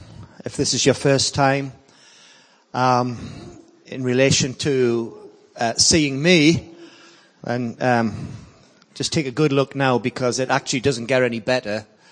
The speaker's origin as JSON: {"language": "English", "region": "North East England", "country": "United Kingdom", "said": "I'm from the UK. I'm from Northeast England. Our cities are Newcastle, Durham, and Sunderland."}